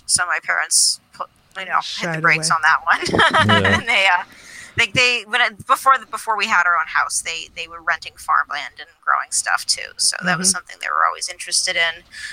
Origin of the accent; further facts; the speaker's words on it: Maine, United States; I'm from Maine originally, and I grew up in a pretty liberal household.